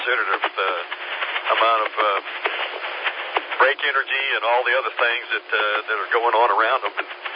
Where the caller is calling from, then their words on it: Travelers Rest, South Carolina, United States; Travelers Rest.